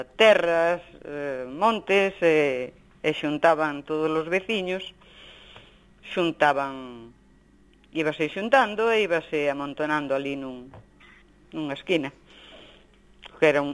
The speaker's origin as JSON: {"language": "Galician", "town": "Pedreira de Meá", "region": "Galicia", "country": "Spain", "said": "pero eu como son da Pedreira de Meá, pois entonces non chegaba a San Juan."}